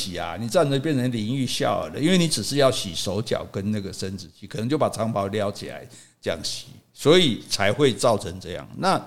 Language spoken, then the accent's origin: Chinese; Taiwan; 因为我们都是台湾人嘛